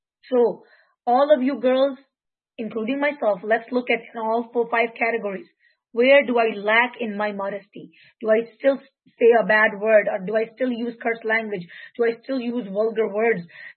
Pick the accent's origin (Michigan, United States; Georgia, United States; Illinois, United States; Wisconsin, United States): Georgia, United States; Atlanta; I am from Atlanta as well.